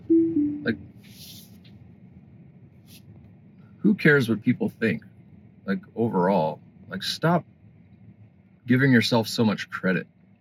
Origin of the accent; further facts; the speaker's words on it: California, United States; I'm in my hometown pretty much always. So I don't know how people drive in other states. I have no fucking clue. But here in California, we do not make full stops at stop signs.